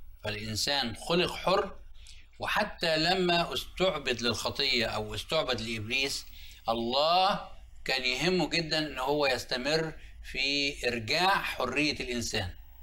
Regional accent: Egypt; النهاردة عندنا في مصر وفي البلاد العربية كلها

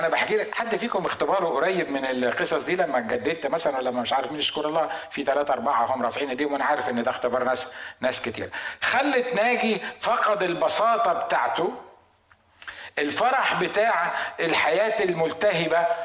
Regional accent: Egypt

